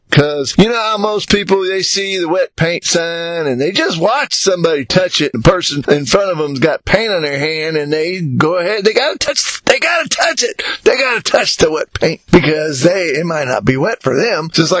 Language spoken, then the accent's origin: English; United States; born there; I'm glad I was born in America, because I really don't think I speak English. I speak American, but I'm really glad that I was born in America, because if this was not my native language, I wouldn't be able to operate in the world